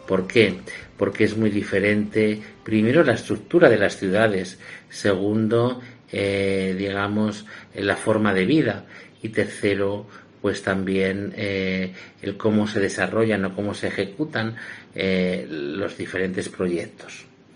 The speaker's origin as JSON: {"language": "Spanish", "town": "Santa Marta de Tormes", "region": "Castile and León", "country": "Spain", "lives_now": "Ecuador", "said": "Soy salmantino, especialmente y concretamente de Santa Marta de Tormes. Pertenezco a las comunidades Asfis. Y quería decirles y comentarles que me encuentro en el Ecuador desde hace 3 años"}